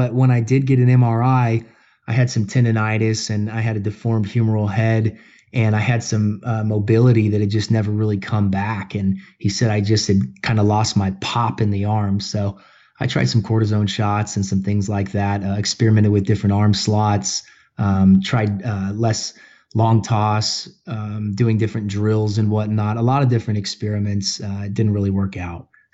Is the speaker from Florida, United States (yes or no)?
yes; Valparaiso, Florida, United States; born there; My father was stationed at Eglin Air Force Base. He was a PJ there, and I was born in Valparaiso Hospital.